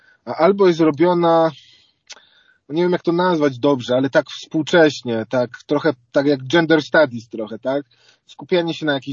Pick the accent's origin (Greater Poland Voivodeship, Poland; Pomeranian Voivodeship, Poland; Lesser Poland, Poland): Lesser Poland, Poland; Kraków; ja mieszkam w Nowej Hucie, urodziłem się w Nowej Hucie, miałem chrzest w Nowej Hucie. Całe życie związane z Nową Hutą